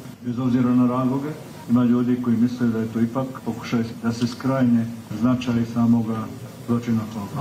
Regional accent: Republika Srpska, Bosnia & Herzegovina; Dolazim iz Republike Srpske koji je dio Bosne i Hercegovine.

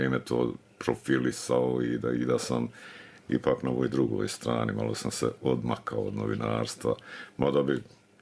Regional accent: Sarajevo, Federation of Bosnia and Herzegovina, Bosnia & Herzegovina; also born or lived in Potkozarje; To do neke 8. godine kad je otac konačno dobio službu u Sarajevu i kad smo preselili u Sarajevo, onda sam završio osnovnu, srednju, fakultet, postdiplomski studij, to je Sarajevo do rata. Ali da. Evo, rano djetinjstvo je Hercegovina i Potkozarje.

